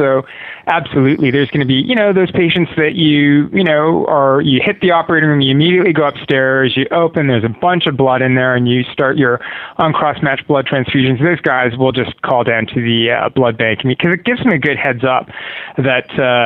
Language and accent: English; Canada; now in Los Angeles, United States; LA County. I've been here for, I guess 7 years or so. And I'm originally from Canada, but now I hang out here in Los Angeles.